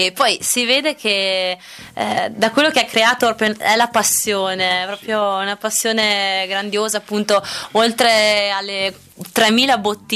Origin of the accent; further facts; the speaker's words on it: Trentino-Alto Adige, Italy; quest'oggi è un posto bellissimo dalle mie parti in Trentino